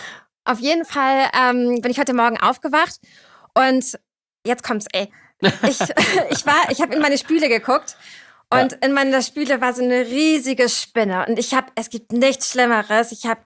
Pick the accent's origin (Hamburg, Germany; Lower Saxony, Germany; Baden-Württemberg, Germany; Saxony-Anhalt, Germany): Lower Saxony, Germany; Cuxhaven; moved away as an adult; now in Berlin, Germany; Und bin in Cuxhaven aufgewachsen und bin mit 20 nach Berlin gegangen, was erstmal so ein riesiger Kulturschock war.